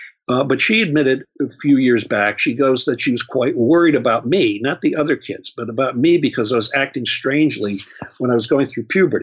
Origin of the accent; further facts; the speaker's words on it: New York, United States; And it's not just because I'm from New York.